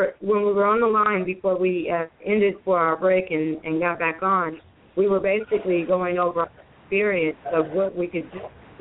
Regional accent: Portland, Oregon, United States; But we just touched base on just growing up in Portland.

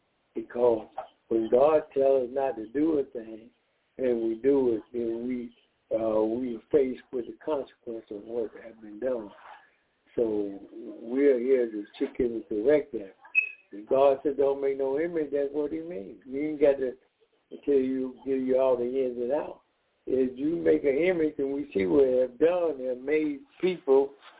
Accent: Decatur, Georgia, United States; We are from Decatur, Georgia.

